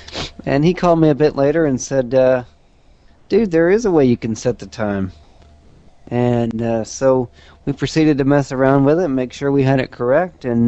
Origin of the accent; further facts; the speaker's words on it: Arkansas, United States; Yeah, and you guys know where I'm from. I'm still from Arkansas. I haven't changed.